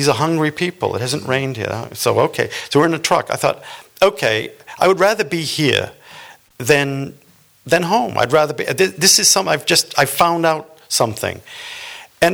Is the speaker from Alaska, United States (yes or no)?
no; Boston, Massachusetts, United States; I come from Boston, Massachusetts.